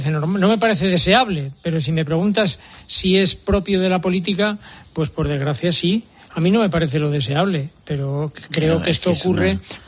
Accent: Madrid, Community of Madrid, Spain; yo como madrileño me siento mal

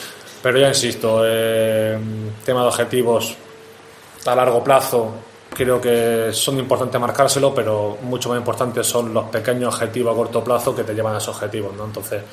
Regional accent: Almería, Andalusia, Spain; yo soy de Almería, soy de aquí cerquita y sé que es una tierra futbolera, sé que es una tierra que hay mucha pasión por este deporte

